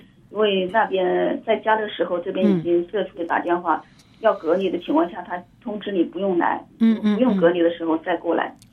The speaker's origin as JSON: {"language": "Chinese", "region": "Hubei", "country": "China", "said": "因为我是湖北人嘛"}